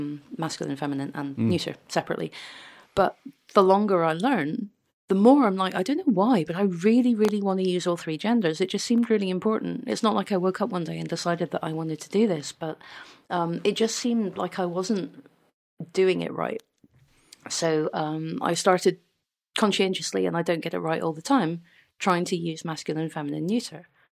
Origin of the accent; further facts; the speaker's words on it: Scotland, United Kingdom; Because I'm from Scotland, and you know, that's what we do, I guess.